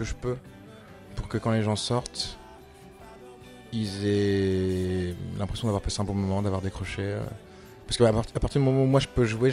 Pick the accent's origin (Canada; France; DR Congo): France; J'ai grandi en France.